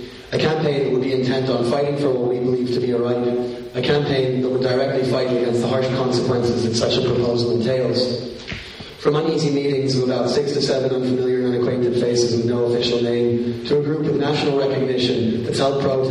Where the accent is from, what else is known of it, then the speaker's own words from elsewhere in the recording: Italy; now in Ireland; I grew up in Italy, and I've only been living in Ireland for the past 2 years.